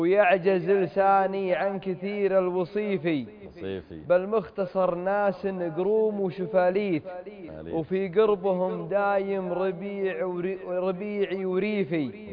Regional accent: Al-Qassim, Saudi Arabia; ولكن انا جاي من القصيم، وانا جاي صلحت لي 4 ابيات

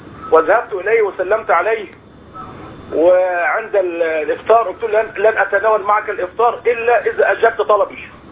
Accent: Mansoura, Dakahlia, Egypt; انا المنصوره مشرف عام الجمعيات الشرعيه بالدقهليه.

